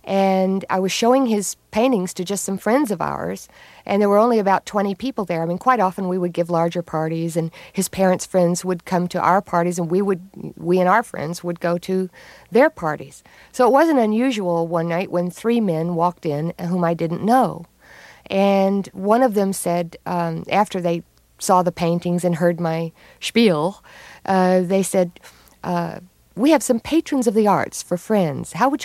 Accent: Texas, United States; Because I grew up in Texas, and I have this great desire to have put down roots, you know.

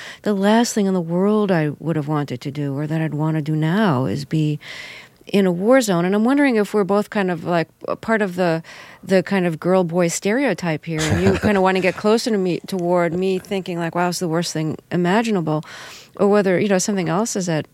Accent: Brooklyn, New York, United States; I grew up in Brooklyn, New York, in the United States, you know, in the 50s and 60s, during the Cold War.

